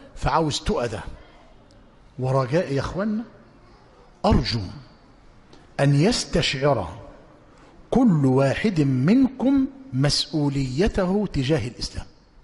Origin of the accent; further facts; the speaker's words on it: Egypt; بل يزداد خاصة في بلادنا مصر